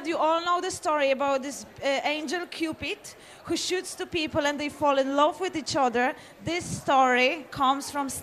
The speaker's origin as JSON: {"language": "English", "country": "Poland", "second_language": "English", "moved": "as an adult", "lives_now": "Ireland", "said": "So I'm pure Polish girl, 100%. There's no doubt about that. I came to Ireland over 13 years ago for work. I come from the big city in Poland"}